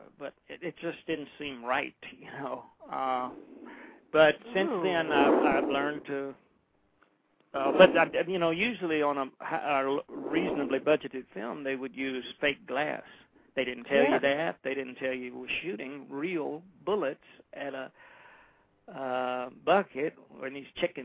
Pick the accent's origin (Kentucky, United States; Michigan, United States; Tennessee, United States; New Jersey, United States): Tennessee, United States; Memphis; but they shot it in my hometown of Memphis and in New Orleans, but...